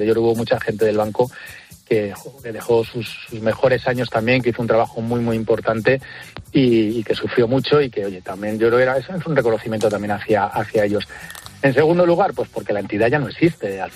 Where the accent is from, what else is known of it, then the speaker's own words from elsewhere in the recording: Béjar, Castile and León, Spain; sabéis que soy de Béjar, de un pueblo de Salamanca